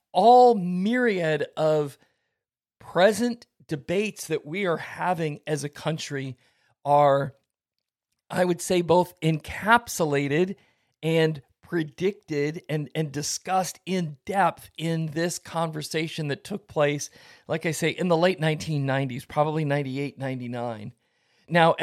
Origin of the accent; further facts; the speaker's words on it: Iowa City, Iowa, United States; I left St. Louis and planted a church in my hometown of Iowa City, Iowa.